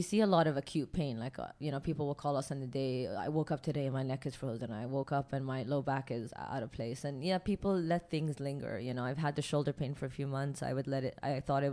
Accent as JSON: {"language": "English", "region": "Abu Dhabi", "country": "United Arab Emirates", "tie": "born or raised there", "also_born_or_lived": "Canada", "said": "I grew up in Abu Dhabi and there were no chiropractors when I was growing up. So I was actually subjected to it when I lived in Canada for a short period of time."}